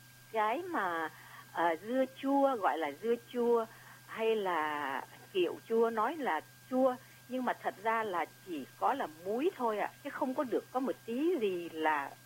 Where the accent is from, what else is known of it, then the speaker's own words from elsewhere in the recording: Northern Vietnam, Vietnam; Thì tôi cũng là người Bắc.